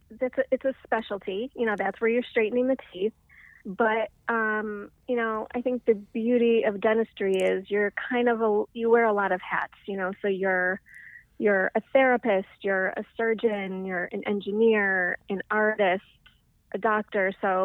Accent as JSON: {"language": "English", "town": "Bloomfield Hills", "region": "Michigan", "country": "United States", "tie": "born or raised there", "said": "I grew up in Detroit, right outside Detroit, in Bloomfield Hills, Michigan."}